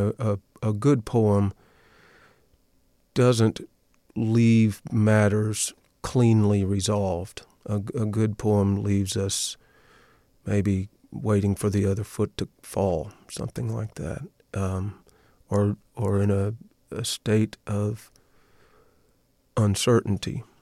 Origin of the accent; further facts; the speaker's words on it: Kentucky, United States; The reason I'm from Kentucky, and I live 30 miles from where he spent his early childhood, and we live in the same county in Kentucky where his parents were married.